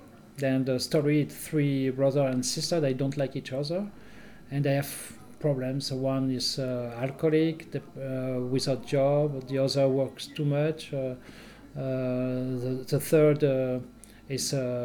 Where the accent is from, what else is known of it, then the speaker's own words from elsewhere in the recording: Belgium; English is a second language; In Belgium. Belgium. I'm from Belgium. Yeah, I speak French. Je parle français.